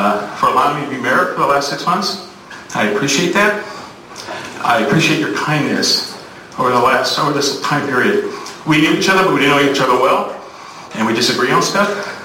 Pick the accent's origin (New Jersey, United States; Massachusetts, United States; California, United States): California, United States; West Covina; born there; I was born here in West Covina. I love West Covina. This is where I made my home. I didn't have to stay here.